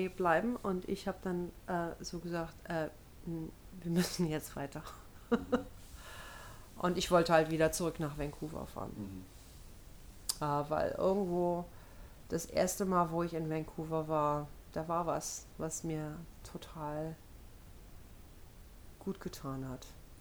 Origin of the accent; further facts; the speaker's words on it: Homburg, Germany; Ich meine, ich komme aus Homburg, ne? Und wenn man da die Möwen hört, dann fühlt man sich wieder zu Hause.